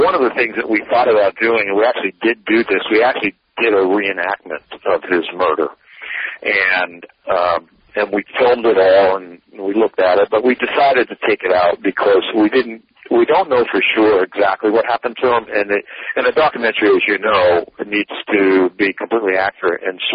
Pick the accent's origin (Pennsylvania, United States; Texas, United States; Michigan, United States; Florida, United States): Florida, United States; Jacksonville; Yesterday, Easter Sunday, it was shown here in my hometown in Jacksonville at 3 o'clock